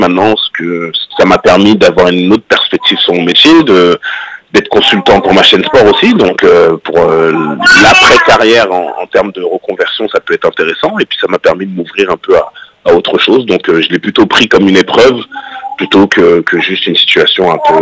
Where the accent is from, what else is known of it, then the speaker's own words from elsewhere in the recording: Paris, Île-de-France, France; à la base, je suis parisien.